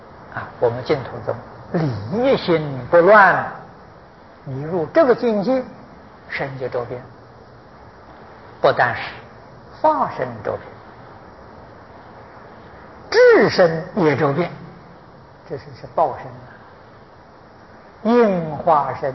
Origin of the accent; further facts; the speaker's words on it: China; 我们中国人常讲“于人无争，于事无求”